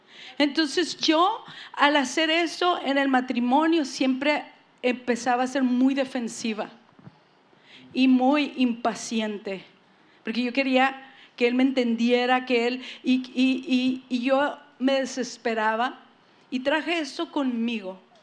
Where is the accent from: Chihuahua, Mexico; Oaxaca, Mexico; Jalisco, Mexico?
Chihuahua, Mexico; Ciudad Juárez; yo creciendo, crecí en una infancia en Ciudad Juárez, Chihuahua, México.